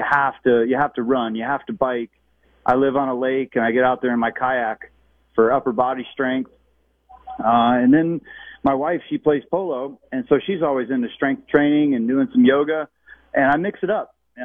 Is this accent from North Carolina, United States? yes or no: no; Las Vegas, Nevada, United States; And I grew up in Vegas as a WGN baby.